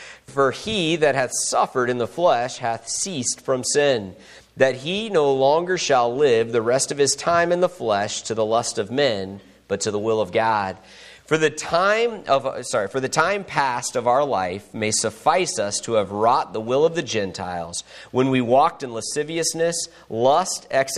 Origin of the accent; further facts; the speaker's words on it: Sullivan, Missouri, United States; I'm from Sullivan, Missouri. I'm down there with Pastor Chester Lohman, which I know some of you are familiar with, at First Baptist there.